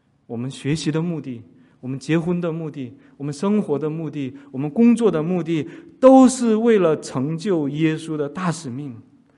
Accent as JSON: {"language": "Chinese", "country": "China", "said": "我们中国现在经济发展我们中国人的日子都好了，不是因为我们中国人聪明"}